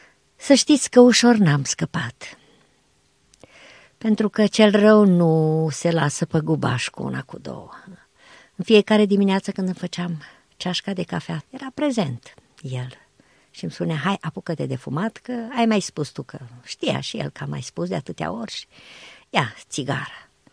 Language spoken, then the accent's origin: Romanian; Transylvania, Romania; Noi suntem ardeleni și ea nu și-a schimbat niciodată graiul.